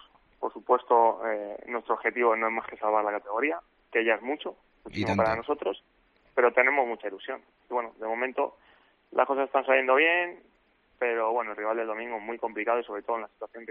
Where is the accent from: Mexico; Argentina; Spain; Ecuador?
Spain; Madrid, Community of Madrid; aquí en Madrid, soy de Madrid, y bueno, volví a casa